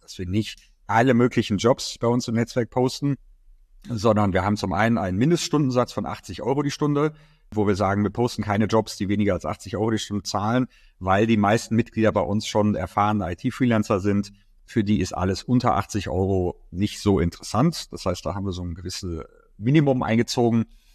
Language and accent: German; Dortmund, North Rhine-Westphalia, Germany; also born or lived in United States / Sweden; Ich bin kein Berliner. Die wenigsten in Berlin sind ja heutzutage Berliner. Ich komme ursprünglich aus Dortmund, habe da studiert